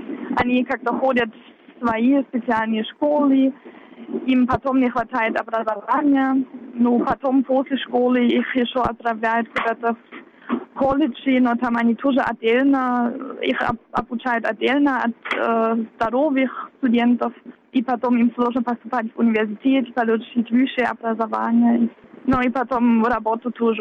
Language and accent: Russian; Wittenberg, Saxony-Anhalt, Germany; Ну, связано с тем, что я из Виттенберга, из этого города в Германии, и мы с Могилевом города побратима. И поэтому я уже один раз ездила с группой из моего родного города, как на экскурсию в Могилеве.